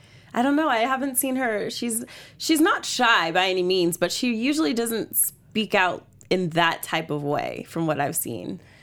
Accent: Riverside, California, United States; Yeah, I'm from Riverside.

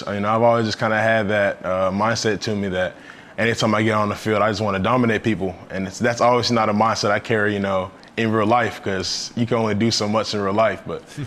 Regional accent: Charlotte, North Carolina, United States; You know, I'm from Charlotte, so I have a lot of friends that go to state as well.

